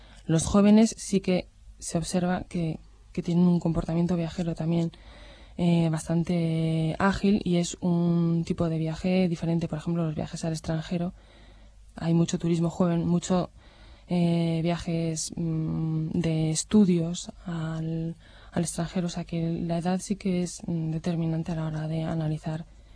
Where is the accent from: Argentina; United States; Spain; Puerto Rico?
Spain; qué rentables somos los españoles